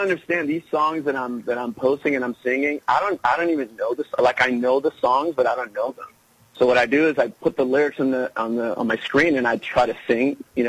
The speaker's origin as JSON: {"language": "English", "town": "Orlando", "region": "Florida", "country": "United States", "tie": "born or raised there", "also_born_or_lived": "Puerto Rico", "said": "But my family moved here when I was young. So basically I was raised here in Orlando."}